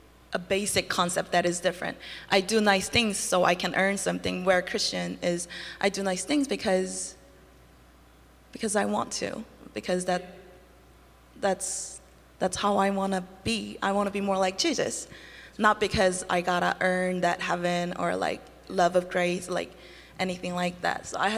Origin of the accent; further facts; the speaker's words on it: South Korea; I grew up in Korea, and Buddhism is like a cultural religion in Korea